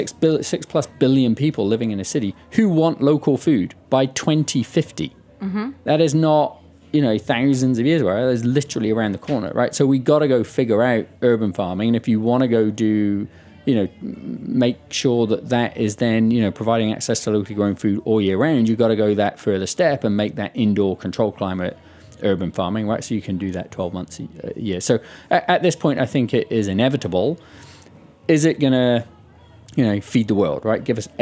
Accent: United Kingdom; So in my home country, the UK, because of the intensive farming techniques

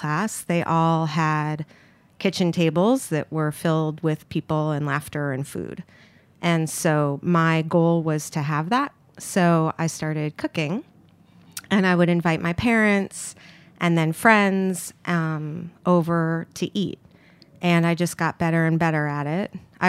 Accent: Manhattan, New York, United States; Yeah, I grew up here in Manhattan, I guess here-ish, and I started cooking when I was about 8.

